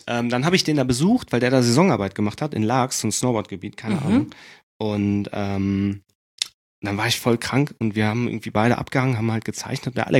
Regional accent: Winterberg, North Rhine-Westphalia, Germany; Also ich komme aus dem Sauerland, aus Winterberg. Das ist so im Mittelgebirge in Deutschland, quasi so zwischen Kassel und Ruhrgebiet, so da, so ein Riesengebiet, also voll schön, saugeil.

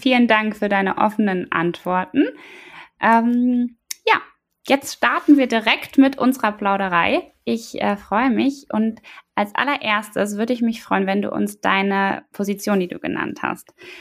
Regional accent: Wiesbaden, Hesse, Germany; Ja, ich komme aus Wiesbaden.

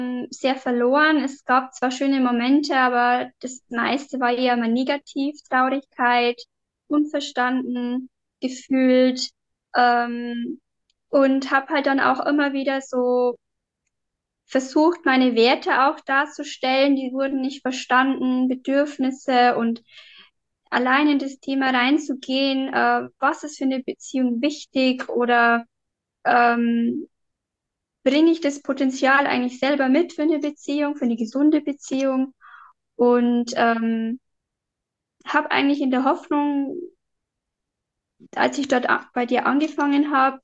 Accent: Bavaria, Germany; ich komme aus dem Bayerischen Wald

